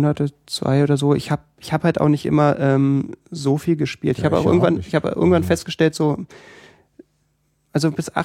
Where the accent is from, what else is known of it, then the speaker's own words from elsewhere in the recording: Berlin, Germany; Also ich muss ehrlich sagen, ich bin ja Berliner, ich bin hier aufgewachsen.